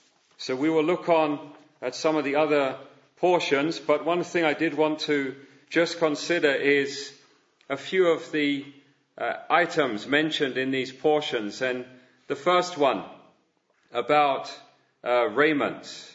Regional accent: London, United Kingdom; When I was growing up in London

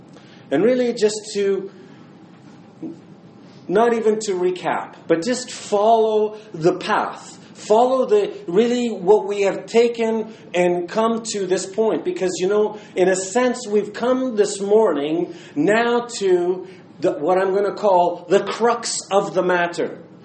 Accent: Niagara, Ontario, Canada; In this case, we come from Niagara to Montreal. But you know, I've come from Niagara and gone to another continent on the other side of the world

